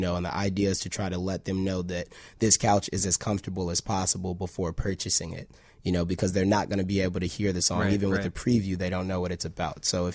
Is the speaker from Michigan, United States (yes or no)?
no; Chicago, Illinois, United States; I think it really just comes from being a Chicago kid. You know, growing up in Chicago, a lot of people always talk about the violence, but there's so much more to Chicago.